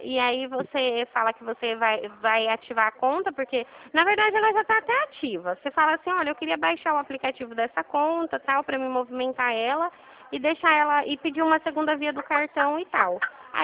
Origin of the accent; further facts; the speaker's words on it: Dracena, São Paulo, Brazil; Dracena, não sou daí de Regente Feijó.